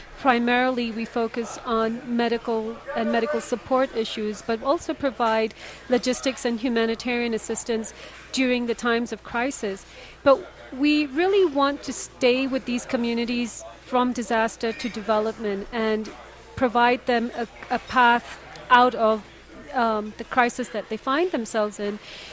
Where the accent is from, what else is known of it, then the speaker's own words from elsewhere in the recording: Pakistan; I am Pakistani.